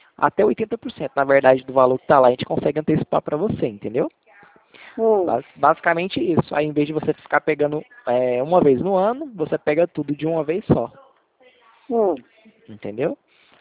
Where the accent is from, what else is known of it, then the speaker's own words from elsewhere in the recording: Goiânia, Goiás, Brazil; eu sou aqui de Goiânia. Eu falo de Goiânia, Goiás.